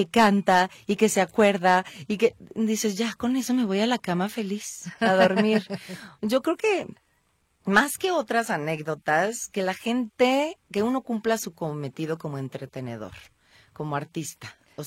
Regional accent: Guadalajara, Jalisco, Mexico; orgullosamente tapatía. yo sí estoy muy arraigada con mi ser, con mis raíces, con lo que soy, con lo mexicana que soy

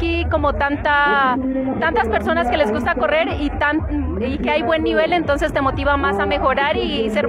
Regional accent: Colombia; now in Mexico; ya llevo como 3 años y medio porque soy de Colombia

